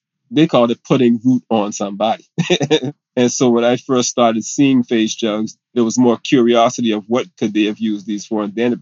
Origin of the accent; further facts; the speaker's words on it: Charleston, South Carolina, United States; When I was growing up in Charleston, there were actual legitimate drugstores